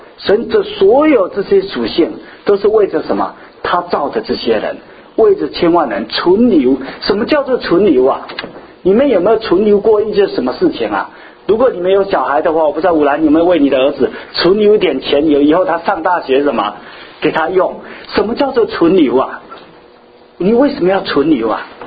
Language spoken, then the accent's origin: Chinese; Xiamen, Fujian, China; 我记得我小时候在厦门的时候，有一次呢，冬天很冷哈